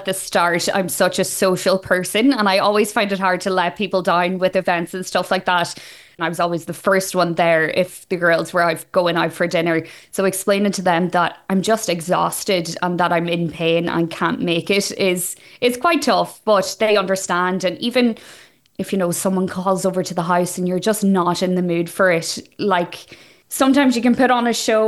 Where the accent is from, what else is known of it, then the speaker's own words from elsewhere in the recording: Ulster, Ireland; I'm from Donegal